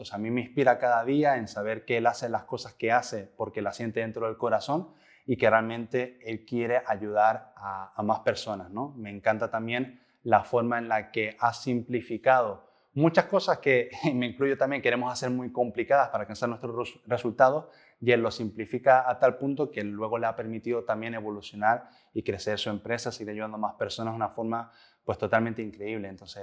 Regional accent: Canary Islands, Spain; sobre todo la comunidad autónoma que soy, que es de Canarias, un 70% paro juvenil

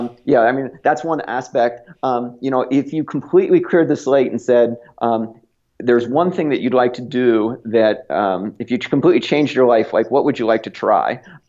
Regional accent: East Coast, United States; now in Bozeman, United States; I grew up on the East Coast and along the way fell in love with the Rocky Mountain West. And so I just decided I picked up and moved to Bozeman, Montana.

